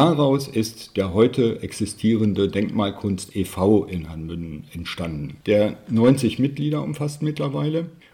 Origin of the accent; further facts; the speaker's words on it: Munich, Bavaria, Germany; also ich bin ein Münchner Kind. Meine Frau und ich haben hier eigenes Immobilienvermögen in der Innenstadt